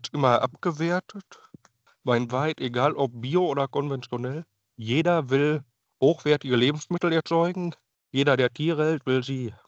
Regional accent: North Rhine-Westphalia, Germany; Ich bin aus Ostwestfalen, Teutoburger Wald.

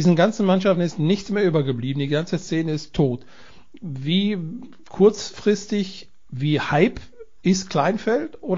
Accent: Warendorf, North Rhine-Westphalia, Germany; wo wir hier in meinem Heimatort in Warendorf locker 7, 8, 9, 10 Freizeitfußballmannschaften hatten.

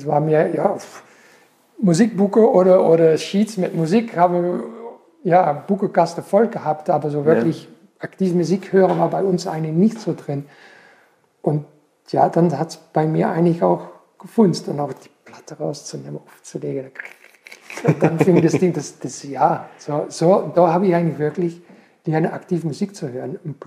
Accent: Flanders, Belgium; Ich bin in Belgien am Meer aufgewachsen und komme aus einer musikalischen Familie.

